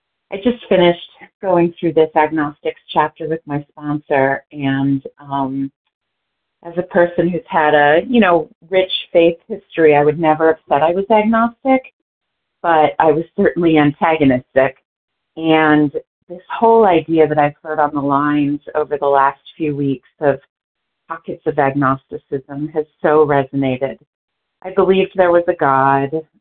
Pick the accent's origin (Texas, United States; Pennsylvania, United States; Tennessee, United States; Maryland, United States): Pennsylvania, United States; I'm from Pennsylvania, and I'm grateful to be here.